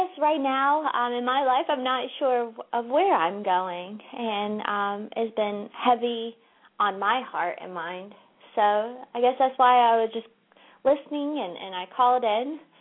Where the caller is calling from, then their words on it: California, United States; I'm calling from California.